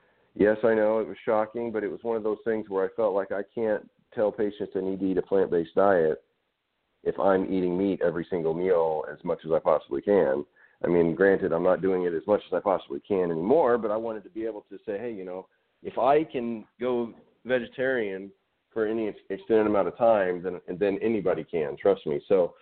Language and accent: English; Arkansas, United States; growing up in Arkansas in the South